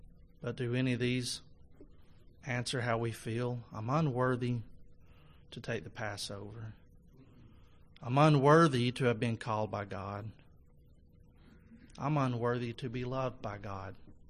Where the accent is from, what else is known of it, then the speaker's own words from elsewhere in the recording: St. Paul, Minnesota, United States; As I was growing up in St. Paul, Minnesota, my parents always instructed us children to show deep respect and gratitude to Dr. Granovsky